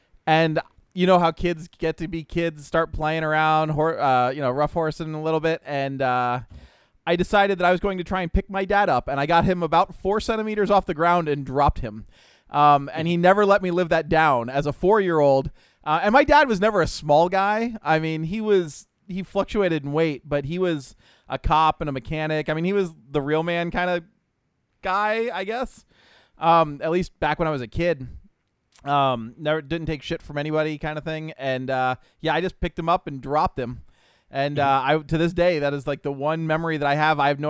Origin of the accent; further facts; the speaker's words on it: Florida, United States; I'm a Florida boy. I was born and raised in Florida.